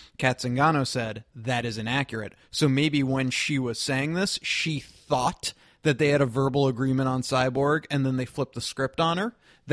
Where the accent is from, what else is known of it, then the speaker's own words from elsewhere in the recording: New York, United States; I'm so glad that's finally happened, being a New Yorker myself.